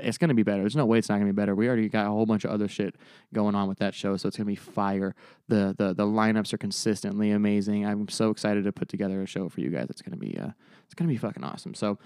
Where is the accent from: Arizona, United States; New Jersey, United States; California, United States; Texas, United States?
Arizona, United States; March 26th through the 28th here in Phoenix, downtown Phoenix, Arizona, my home state.